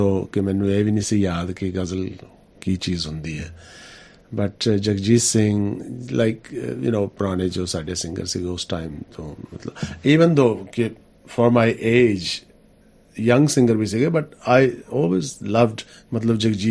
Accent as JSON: {"language": "Punjabi", "town": "Banga", "region": "Punjab", "country": "India", "tie": "born or raised there", "moved": "yes", "lives_now": "Perth, Australia", "said": "ਸਾਡਾ ਜਲੰਧਰ ਏਰੀਆ, ਬੰਗਾ ਸਾਡਾ ਸ਼ਹਿਰ ਹੈ।"}